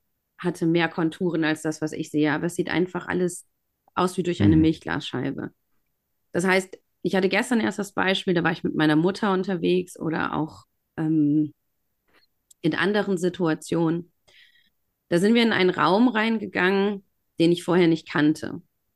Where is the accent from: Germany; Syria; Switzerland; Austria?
Germany; also born or lived in Brazil; denn ich bin Deutsch-Brasilianerin und in meiner Kindheit sowohl in Deutschland als auch in Brasilien aufgewachsen.